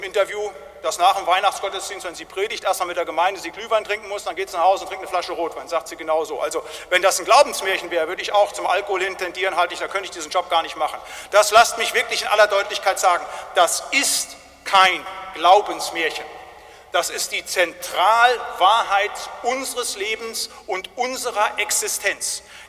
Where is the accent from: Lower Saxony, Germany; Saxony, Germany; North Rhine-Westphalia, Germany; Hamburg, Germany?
North Rhine-Westphalia, Germany; aus dem ländlichen Bereich, im Westfälischen. Und da, wo ich herkomme, in den 70er, 80er Jahren, hatten wir große Probleme mit Tollwut.